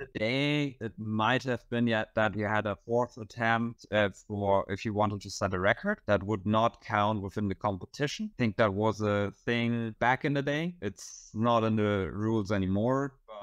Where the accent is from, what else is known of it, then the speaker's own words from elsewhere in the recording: Germany; English is a second language; I'm 30 years old. I'm from Germany.